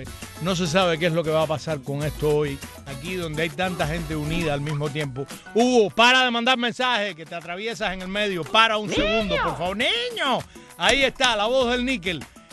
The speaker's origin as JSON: {"language": "Spanish", "country": "Cuba", "said": "que soy una cubana para el bien y no para el mal."}